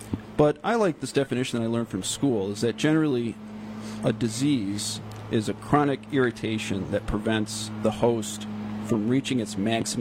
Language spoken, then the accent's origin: English; New York, United States; From central New York, so up north.